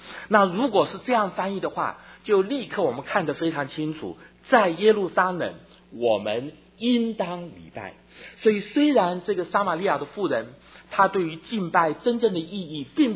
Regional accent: southern Taiwan, Taiwan; 我在台湾的南部这样长大

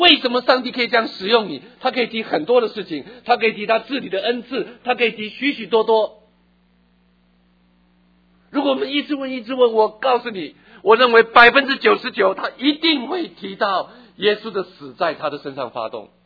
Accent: Taiwan; now in United States; 24年前来美国，一个标准的无神论者，虽然我在台湾长大

